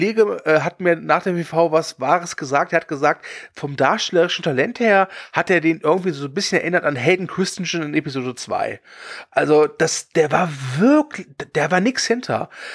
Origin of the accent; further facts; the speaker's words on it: Rhineland, Germany; Jetzt musst du mir als Rheinländer erklären, was das bedeutet.